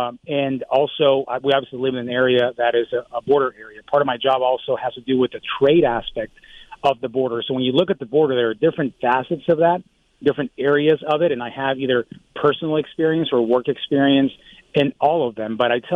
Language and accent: English; Tucson, Arizona, United States; I grew up in Tucson. My family immigrated from Mexico, and they chose the U.S. to be the place where they wanted to raise a family.